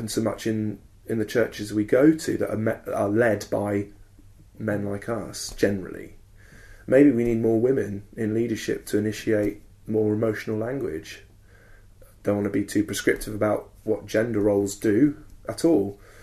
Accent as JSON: {"language": "English", "region": "England", "country": "United Kingdom", "said": "But it's still that, maybe it's a cultural thing too, being British or English more specifically."}